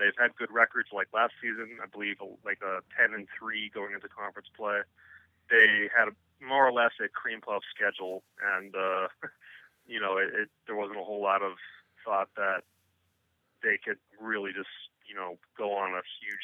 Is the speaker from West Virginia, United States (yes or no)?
no; Hawaii, United States; I'm born and raised in Hawaii, and went to school at the University of Hawaii